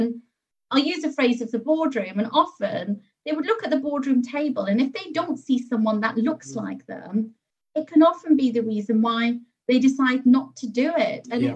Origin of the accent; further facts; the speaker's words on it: Wrexham, Wales, United Kingdom; also born or lived in Huddersfield; So my parents are of Pakistani origin. I was born in Huddersfield in West Yorkshire at the age of two. I was when we moved to North Wales in Wrexham. So that's where I grew up.